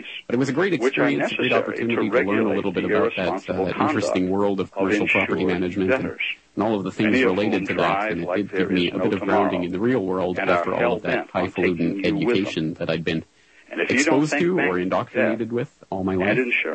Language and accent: English; Calgary, Alberta, Canada; I was always born and raised and lived in Canada. And I lived there my whole life, and I ended up going to college in my hometown of Calgary, University of Calgary, and studied English literature.